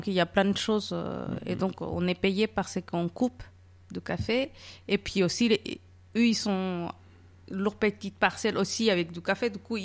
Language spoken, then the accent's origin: French; Mexico; French is a second language; now in France; Oui, moi je viens du Mexique, donc comme vous savez, du sud du Mexique, où c'est aussi une région où on produit beaucoup de café.